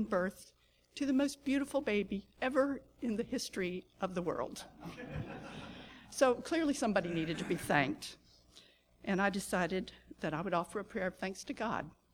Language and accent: English; Florida, United States; And growing up in Florida, we have spectacular hibiscus, spectacular sunsets, and some spectacular rain.